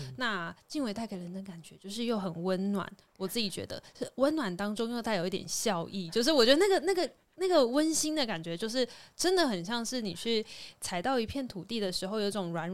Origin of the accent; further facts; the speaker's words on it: Taiwan; 而是我们就是在这里土生土长出来，又有土味又有地位